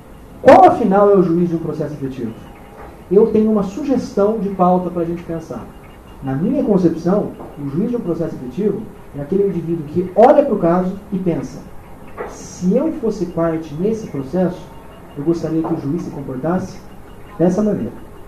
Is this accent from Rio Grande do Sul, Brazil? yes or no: no; São Paulo, Brazil; aconteceu lá no meu estado, em São Paulo.